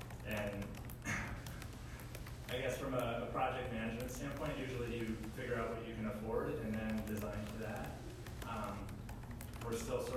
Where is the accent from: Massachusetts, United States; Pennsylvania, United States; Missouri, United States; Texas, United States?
Pennsylvania, United States; Lititz; Just to highlight again, I'm from Lititz, I'm not a Hersheyite for life.